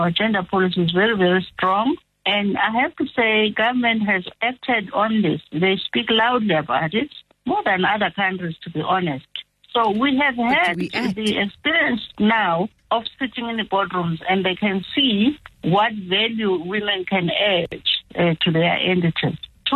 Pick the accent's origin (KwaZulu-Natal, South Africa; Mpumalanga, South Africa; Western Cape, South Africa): Western Cape, South Africa; Cape Town; because I come from Cape Town